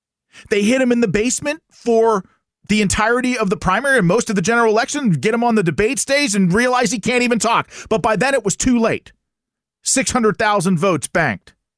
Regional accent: Pennsylvania, United States; This was Biden just yesterday in my home state of Pennsylvania on a radio station in Philadelphia.

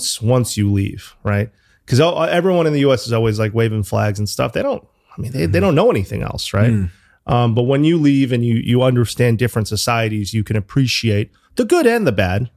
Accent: New Haven, Connecticut, United States; moved away as an adult; also born or lived in Chicago / New York; now in London, United Kingdom; So my story is I grew up in New Haven. I went to university in Chicago. I went to a college called Northwestern. And then my first job out of college, I worked on Wall Street in New York

